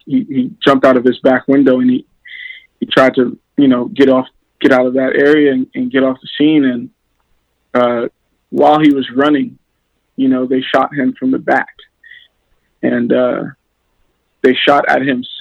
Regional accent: Plainfield, New Jersey, United States; born there; I was born in Plainfield.

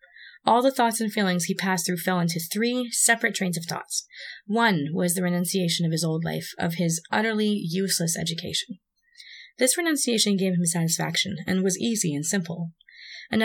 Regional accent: Canada; So, it's not my fault. I am Canadian.

